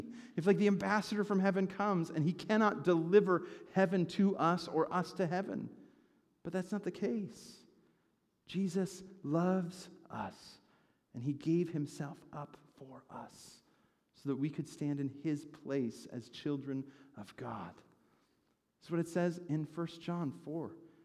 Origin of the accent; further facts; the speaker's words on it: Chicago, Illinois, United States; I grew up in Chicago, but I probably spend collectively maybe 10 hours on the average year watching professional sports.